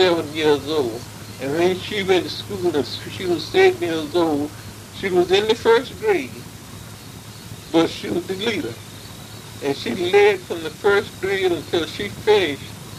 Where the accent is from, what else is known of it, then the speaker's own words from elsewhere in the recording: North Carolina, United States; I was born in Vance County, and I lived there till I was 31 years old.